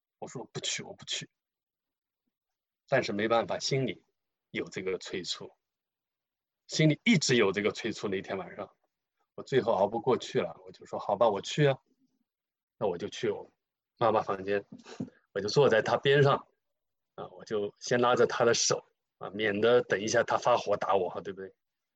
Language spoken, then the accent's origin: Chinese; Zhoushan, Zhejiang, China; 那我的家乡呢是在浙江舟山啊，舟山有一个很有名的地方叫普陀山，不知道大家知不知道哈，是中国四大佛教圣地之一。